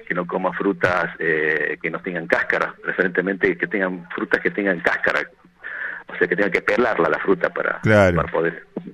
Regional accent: Argentina; los argentinos generalmente vamos a esos lugares de la costa

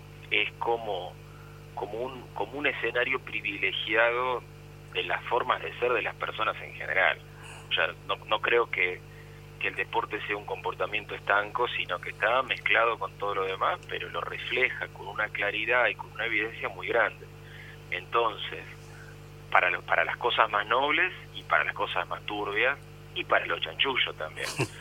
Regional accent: Castelar, Buenos Aires Province, Argentina; me crié en Castelar, en el Gran Buenos Aires, donde en los años 70 los clubes tenían una vida frondosa y multitudinaria

